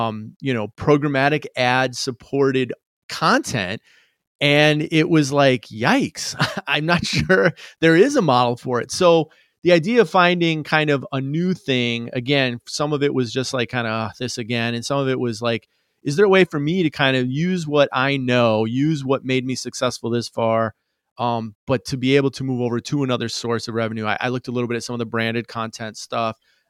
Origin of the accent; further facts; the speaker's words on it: Chicago, Illinois, United States; I started out in newspapers way back when I'm from Chicago.